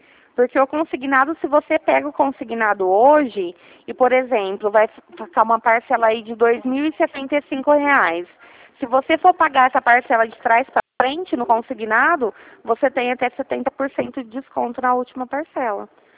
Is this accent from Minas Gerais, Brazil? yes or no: no; Ribeirão Preto, São Paulo, Brazil; Isso mesmo. Eu sou daqui de Ribeirão Preto, tá?